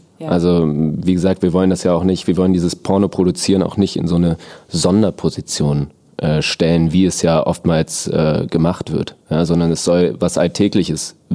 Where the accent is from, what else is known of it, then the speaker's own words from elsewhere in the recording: Northern Germany, Germany; Ich komme halt aus Norddeutschland, ne?